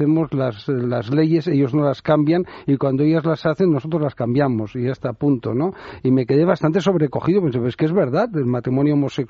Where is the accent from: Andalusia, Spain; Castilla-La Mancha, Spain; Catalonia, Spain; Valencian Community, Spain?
Catalonia, Spain; yo que soy catalán